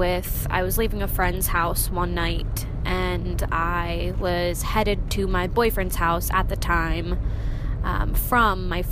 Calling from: Nazareth, Pennsylvania, United States; I'm calling you from Nazareth, Pennsylvania. It's a pretty small town

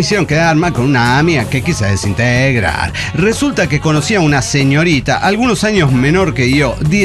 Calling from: Bucaramanga, Santander, Colombia; de Bucaramanga.

